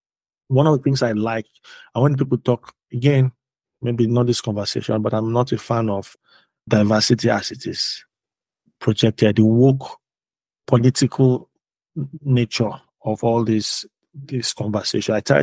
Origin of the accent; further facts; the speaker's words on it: Nigeria; Because I'm a Nigerian founder, you're telling me I should build for my market.